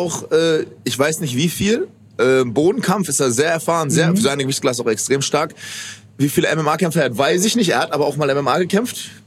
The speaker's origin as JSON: {"language": "German", "town": "Bottrop", "region": "North Rhine-Westphalia", "country": "Germany", "said": "ich komme aus Bottrop-Badenburg, die Ecke."}